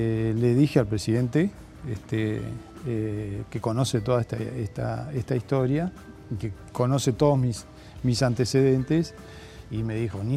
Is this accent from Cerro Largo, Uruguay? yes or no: no; Paysandú, Uruguay; Yo nací allá en Paysandú, en el barrio obrero. Empecé a trabajar cuando tenía 9 años haciendo cinchas de caballo.